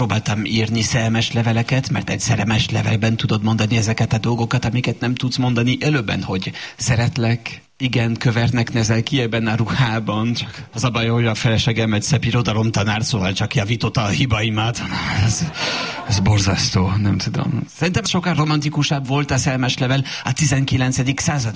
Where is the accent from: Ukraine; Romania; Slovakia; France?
France; Hungarian is a second language; now in Hungary; Volt egy csomó kultúrsok, amikor ide költöztem Magyarországra. Például a párok nagyon különlegesek nálatok.